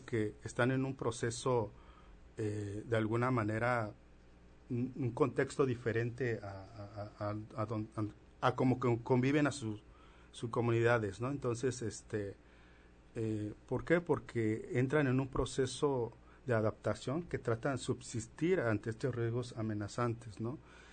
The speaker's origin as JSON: {"language": "Spanish", "region": "Oaxaca", "country": "Mexico", "said": "yo también vengo del estado de Oaxaca"}